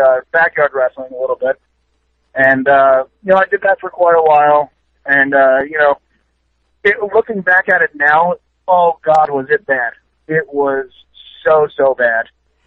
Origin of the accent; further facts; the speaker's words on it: New York, United States; I'm originally from New York, and the first live show I ever went to was Madison Square Garden